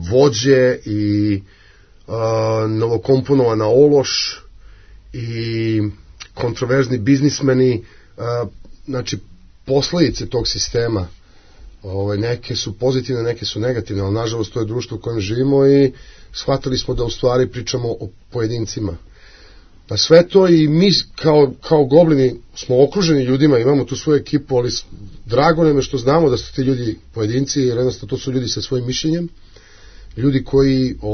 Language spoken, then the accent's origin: Serbian; Jordan; ja dolazim iz Jordana